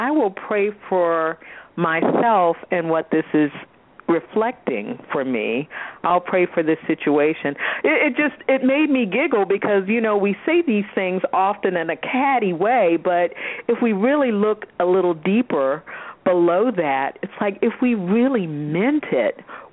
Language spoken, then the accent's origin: English; Virginia, United States; And I'm thinking about being a Southerner, and I know I grew up in Virginia, but, you know, that's the South.